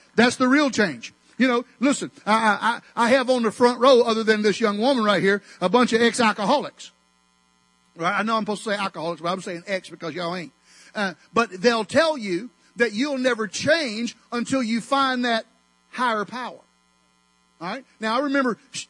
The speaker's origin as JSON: {"language": "English", "region": "Alabama", "country": "United States", "said": "I am from Alabama, Hey, she ain't my sister. I'm not from West Virginia."}